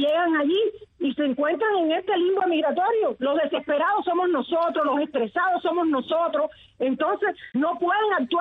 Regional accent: Cuba; moved away; los cubanos que estamos en este país

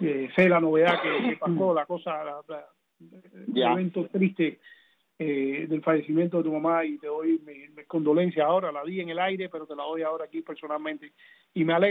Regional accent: Punta Brava, Havana, Cuba; Yo recuerdo, porque yo soy de Punta Brava y llegaba de la escuela

